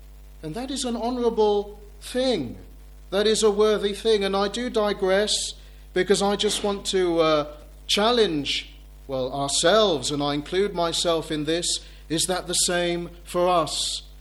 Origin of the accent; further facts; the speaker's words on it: England, United Kingdom; We're not quite so willing to welcome people into our homes because we're English.